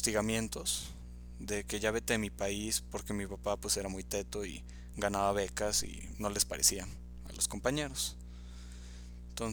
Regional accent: Mexico; ¿de dónde eres? Y ah, no, pues de México.

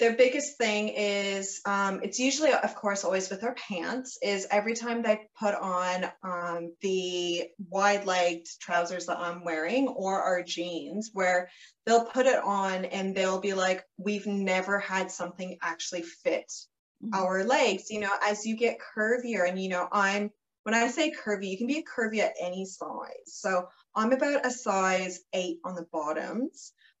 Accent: Canada; moved away as an adult; now in Australia; I am obviously not Australian. I'm Canadian, but I've been here almost 10 years, which is very exciting.

